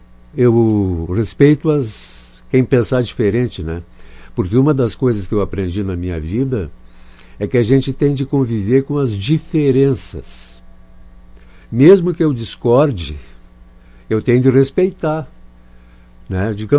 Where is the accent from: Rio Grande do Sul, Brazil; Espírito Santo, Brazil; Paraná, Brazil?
Rio Grande do Sul, Brazil; Vacaria; mas eu nasci em Vacaria, né? E tenho profundos laços lá, porque são as raízes da gente, né? E eu nasci em Coxilha Grande, São Pedro, que é o sexto distrito de Vacaria. E depois a gente veio para a cidade para mim estudar e tal.